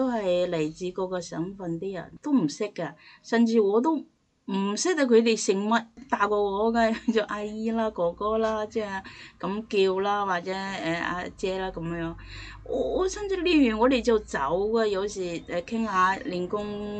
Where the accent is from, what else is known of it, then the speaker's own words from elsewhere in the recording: North China, China; 我哋係北方人嘅性格咧，係比較剛烈啲嘅，所以我哋嘅性格咧有時好急躁啦。